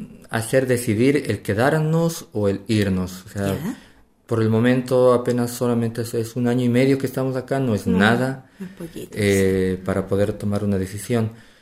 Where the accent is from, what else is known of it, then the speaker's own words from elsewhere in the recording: Potosí, Bolivia; moved away as an adult; also born or lived in La Paz; now in Santiago, Chile; Nosotros venimos desde La Paz. Somos oriundos de Potosí, de Bolivia, de un departamento, ya, pero radicamos en La Paz.